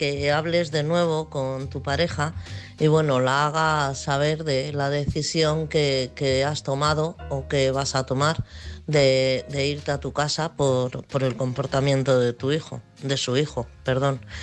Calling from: Mejorada del Campo, Community of Madrid, Spain; de Mejorada del Campo.

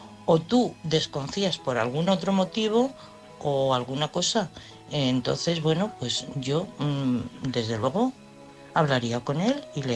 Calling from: Madrid, Community of Madrid, Spain; de Madrid.

